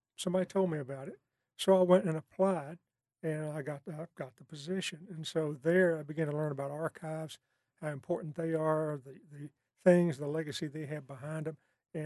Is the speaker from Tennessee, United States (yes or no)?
yes; Nashville, Tennessee, United States; I grew up in Nashville. I was born at Vanderbilt, and then just lived here in Nashville.